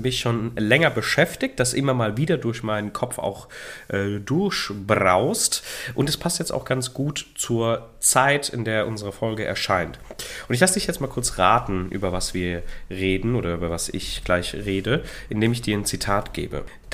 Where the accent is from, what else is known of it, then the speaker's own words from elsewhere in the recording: Italy; weil ich auch sehr gläubig aufgewachsen bin, also in einem sehr gläubigen Haushalt. Zum einen natürlich klar, als Italiener dem Katholizismus eben zugeneigt